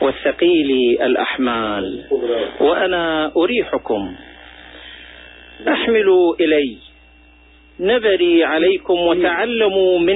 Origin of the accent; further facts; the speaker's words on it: Iraq; إحنا كعراقيين.